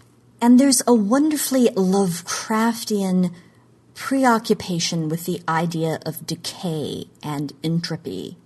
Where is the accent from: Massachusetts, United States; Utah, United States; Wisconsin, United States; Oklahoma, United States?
Oklahoma, United States; in my home state of Oklahoma.